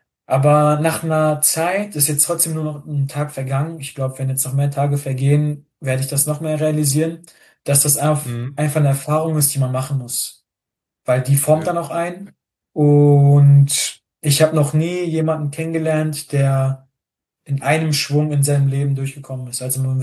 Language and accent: German; North Rhine-Westphalia, Germany; ich komme aus dem Ruhrgebiet